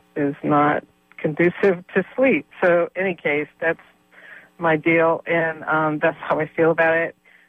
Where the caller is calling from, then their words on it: San Francisco, California, United States; I'm from San Francisco.